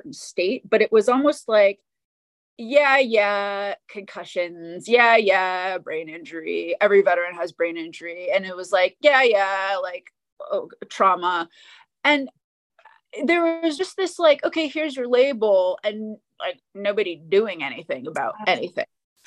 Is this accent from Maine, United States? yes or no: yes; Maine, United States; So, but to go back, I grew up in Maine, so Northeastern United States, and in the snow, which was really interesting because my mom's from Vietnam.